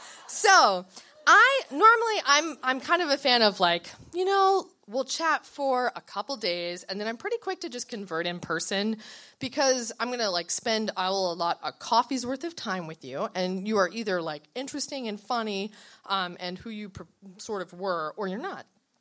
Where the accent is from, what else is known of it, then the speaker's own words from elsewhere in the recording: Louisiana, United States; now in Baltimore, United States; I'm from Louisiana.